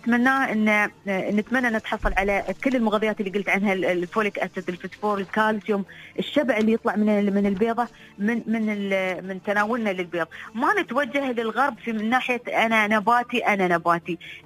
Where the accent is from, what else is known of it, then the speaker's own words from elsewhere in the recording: United Arab Emirates; انا كإماراتي